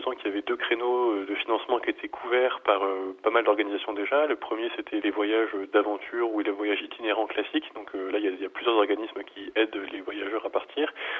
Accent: Paris, Île-de-France, France; Moi, je suis parisien, on imagine Noël depuis Paris

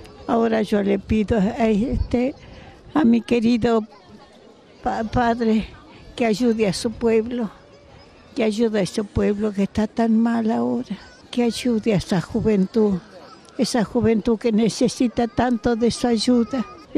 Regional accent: Argentina; Somos argentinos.

